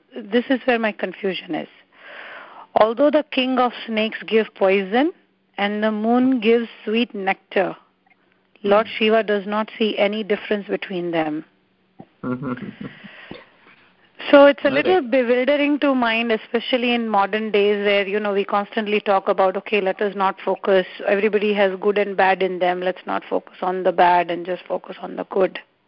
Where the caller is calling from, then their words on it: Baltimore, Maryland, United States; I'm calling from Baltimore.